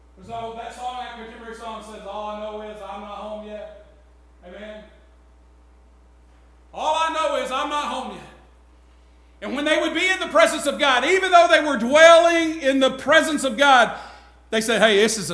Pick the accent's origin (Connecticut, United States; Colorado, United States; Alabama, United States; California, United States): Alabama, United States; Gadsden; Well, I'm more from Gadsden, Alabama, where we had, you know, we had the cotton gin in the mill village.